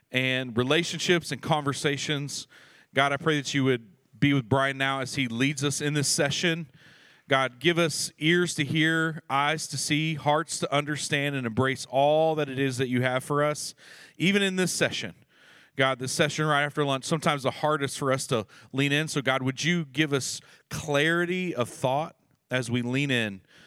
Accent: Indiana, United States; from Harvest Church in Indiana, my home state

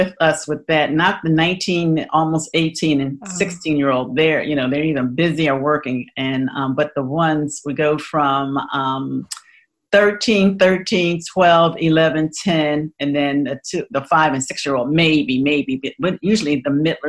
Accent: Philadelphia, Pennsylvania, United States; So here's my story. I grew up in Philadelphia.

